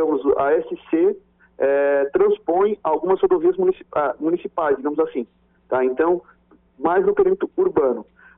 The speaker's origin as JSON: {"language": "Portuguese", "town": "Estação Cocal", "region": "Santa Catarina", "country": "Brazil", "said": "Eu sou aqui de Estação Cocal, né"}